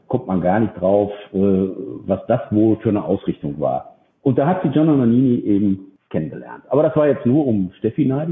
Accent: Dortmund, North Rhine-Westphalia, Germany

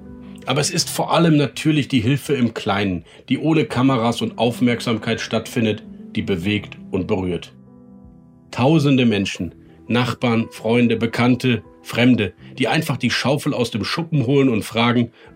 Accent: Rhineland, Germany; verzeihen Sie mir das als Rheinländer sagen

